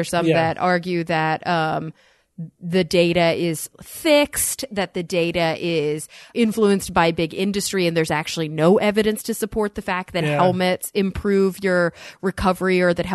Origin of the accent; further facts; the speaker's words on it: Texas, United States; I think about growing up in Texas.